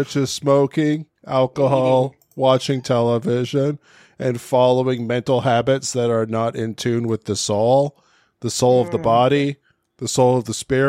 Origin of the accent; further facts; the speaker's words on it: Slovenia; English is a second language; from Slovenia.